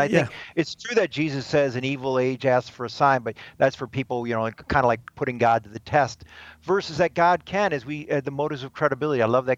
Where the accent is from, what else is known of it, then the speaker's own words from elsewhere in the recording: Detroit, Michigan, United States; When I grew up in Detroit, St. Mary Redford Grade School in Detroit